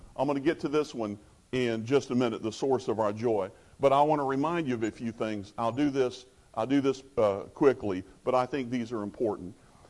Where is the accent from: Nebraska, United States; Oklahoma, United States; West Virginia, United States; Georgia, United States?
Georgia, United States; Atlanta; And we're from Atlanta. We're not used to that, okay?